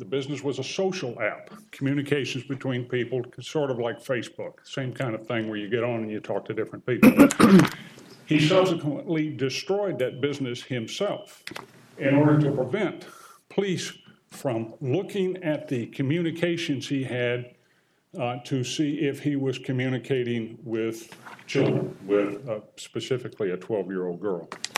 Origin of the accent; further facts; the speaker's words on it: Bexley, Maine, United States; I'm from Bexley, Maine, and I represent the appellant in this case.